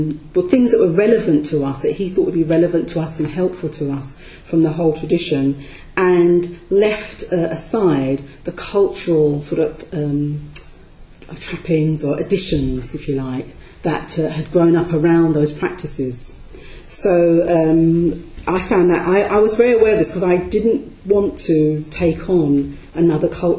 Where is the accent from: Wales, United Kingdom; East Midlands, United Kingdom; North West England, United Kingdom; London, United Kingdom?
London, United Kingdom; accent: Cockney; My parents were Caribbean, they come over to this country, I grew up in East London, you know, Cockney, you know, in a minority.